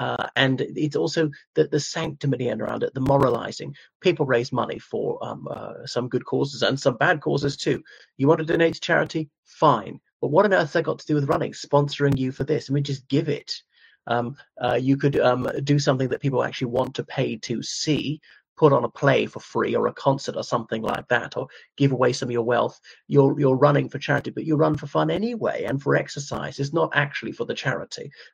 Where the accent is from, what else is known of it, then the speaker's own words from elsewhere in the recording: Ireland; I mean, not that I'm a Dubliner, I'm Irish.